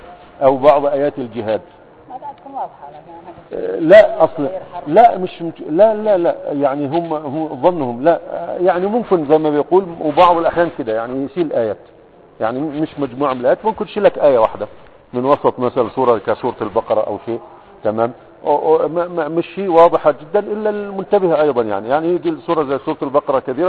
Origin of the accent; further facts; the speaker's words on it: Egypt; يبلغ الناس عندنا في مصر